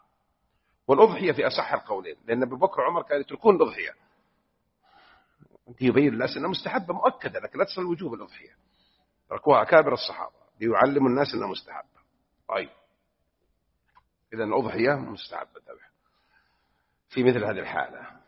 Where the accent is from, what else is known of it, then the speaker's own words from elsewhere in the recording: Jeddah, Makkah Province, Saudi Arabia; لكن ما موجودة بحجاز عندنا في جدة الحمد لله